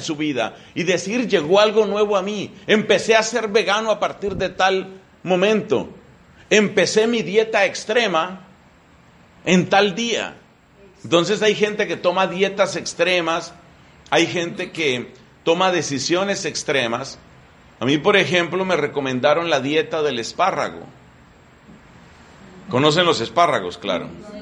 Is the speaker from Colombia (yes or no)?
yes; Colombia; El nombre que se utiliza en mi país es teguas.